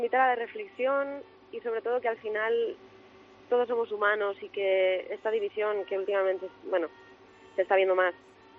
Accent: Lugo, Galicia, Spain; como lucense y como gallega me hace especial ilusión.

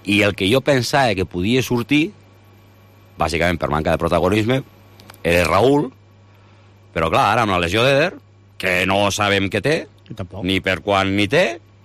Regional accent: Lleida, Catalonia, Spain; jo soc de Lleida.

